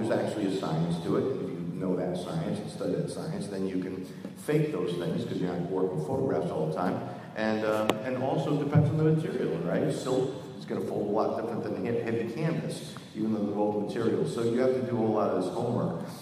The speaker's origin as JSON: {"language": "English", "town": "Schenectady", "region": "New York", "country": "United States", "said": "because I was from Schenectady, so he'd like to make fun of the name Schenectady."}